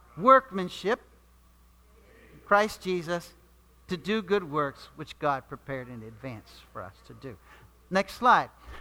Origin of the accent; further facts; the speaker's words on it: New England, United States; For much of my life growing up in New England, I didn't have a very clear purpose or direction in life.